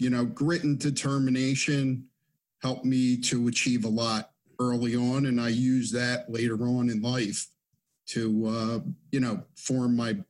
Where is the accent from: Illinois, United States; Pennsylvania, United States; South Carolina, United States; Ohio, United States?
Pennsylvania, United States; Bala Cynwyd; Bala Cynwyd.